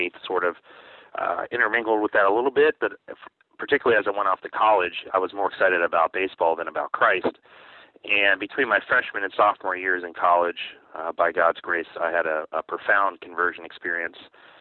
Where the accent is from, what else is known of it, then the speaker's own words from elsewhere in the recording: Pittsburgh, Pennsylvania, United States; I grew up broadly evangelical in Pittsburgh, Pennsylvania. We attended everything from an Anglican church to a Willow Creek model church.